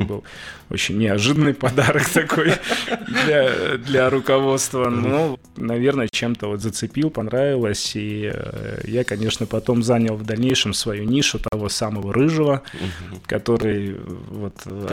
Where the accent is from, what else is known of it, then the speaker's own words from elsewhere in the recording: Nizhny Novgorod, Nizhny Novgorod Oblast, Russia; moved away as an adult; now in Saint Petersburg, Russia; и я приехал в Санкт-Петербург из Нижнего Новгорода, из моего родного города.